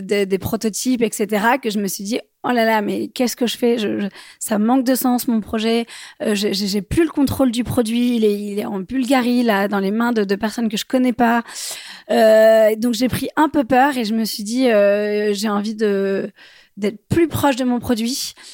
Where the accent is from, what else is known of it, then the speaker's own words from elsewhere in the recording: Bordeaux, Nouvelle-Aquitaine, France; now in Paris, France; j'ai 30 ans, je viens de Bordeaux, j'habite à Paris.